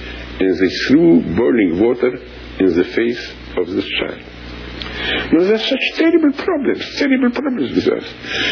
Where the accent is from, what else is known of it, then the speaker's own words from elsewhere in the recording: Romania; English is a second language; my country, Romania, has been invaded by 1 million Soviet soldiers. I speak Russian as well as English. You will say as bad as English, but in any case, I speak it.